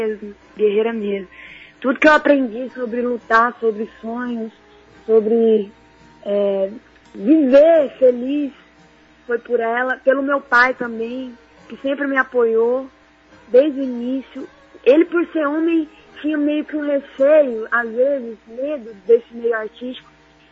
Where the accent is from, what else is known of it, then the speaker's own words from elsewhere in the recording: Catalão, Goiás, Brazil; now in Goiânia, Brazil; Goiânia, mas eu sou de Catalão.